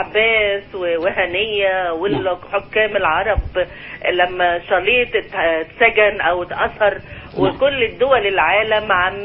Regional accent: Alexandria, Alexandria Governorate, Egypt; احنا انا بكلمك من اسكندريه، احنا اسكندريه

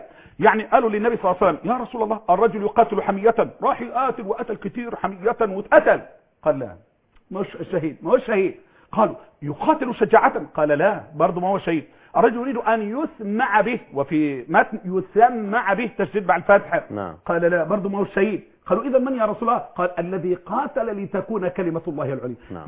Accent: Mansoura, Dakahlia, Egypt; انا اعرف ولد من المنصورة من عندنا كان حرامي

